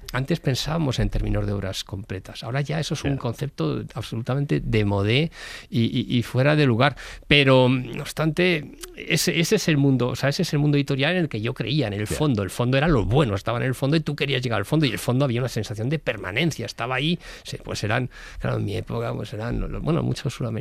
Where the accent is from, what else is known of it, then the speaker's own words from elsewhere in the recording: Sevilla la Nueva, Community of Madrid, Spain; una feria en mi pueblo, en Sevilla Nueva, y había 32 escritores, algo así, todo, digo, joder, en este pueblo, en un pueblo de 6.000 habitantes